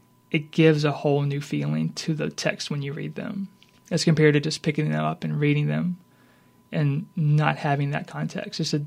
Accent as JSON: {"language": "English", "region": "Louisiana", "country": "United States", "tie": "born or raised there", "said": "You know, growing up in North Louisiana, you always hear that things are different down here, and you don't necessarily realize it until you move down here."}